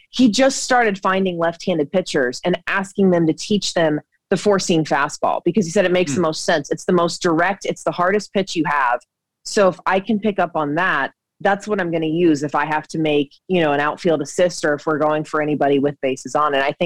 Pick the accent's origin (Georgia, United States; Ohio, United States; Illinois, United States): Georgia, United States; I grew up in Georgia and we had our dad loved animals, everything.